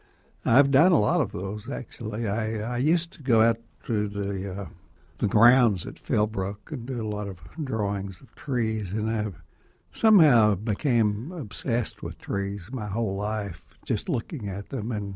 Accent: United States; I think possibly because I grew up in the Dust Bowl and there weren't any trees.

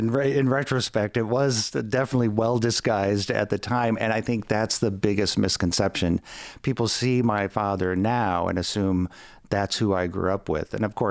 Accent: Midwest, United States; And I certainly took that as a compliment growing up in the Midwest.

